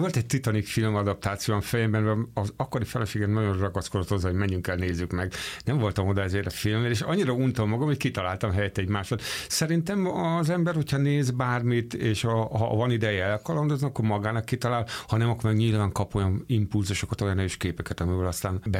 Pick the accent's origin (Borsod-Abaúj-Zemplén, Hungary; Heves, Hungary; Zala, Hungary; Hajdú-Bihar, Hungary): Borsod-Abaúj-Zemplén, Hungary; Miskolc; Elkapott Budapesten, és elkapott otthon Miskolcon is.